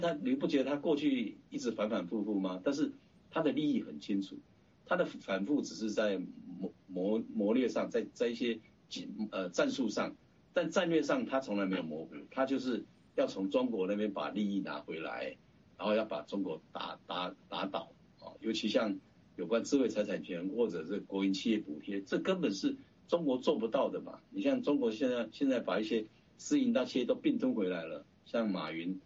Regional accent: Taiwan; 我来自台湾

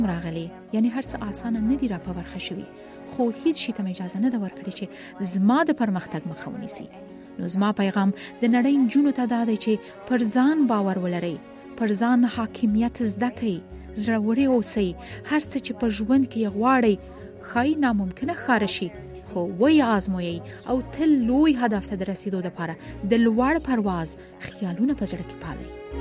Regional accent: Afghanistan; moved away; زه د افغانستان نه راغلی یم او مهاجره یم

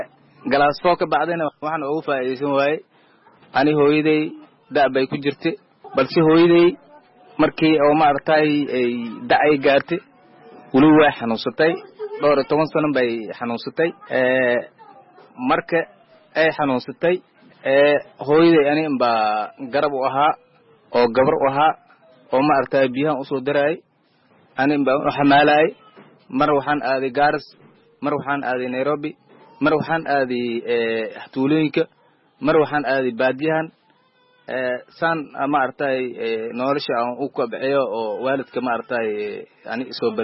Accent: Bardera, Gedo, Somalia

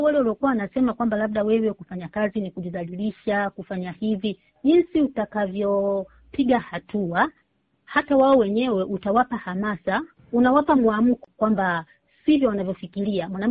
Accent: Tanzania

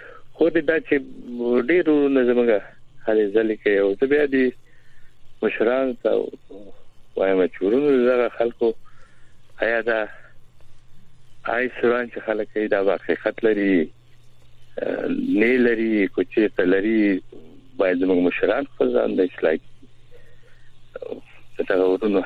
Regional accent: Kunar, Afghanistan; موږ د هغې بچیان یو موږ افغانان یو

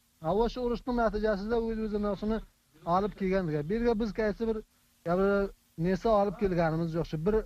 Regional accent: Afghanistan; now in Quetta, Pakistan; biz aslida Bag'londan kelgan. Afg'oniston Bag'londan kelgan. Hasan Toldan.

